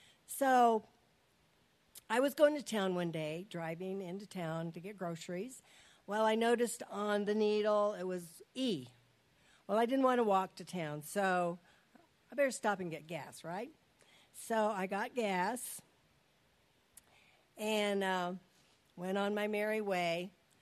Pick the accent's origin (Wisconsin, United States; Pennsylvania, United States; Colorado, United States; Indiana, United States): Colorado, United States; I grew up in Colorado, and there our church went to a camp up in the mountains in Colorado.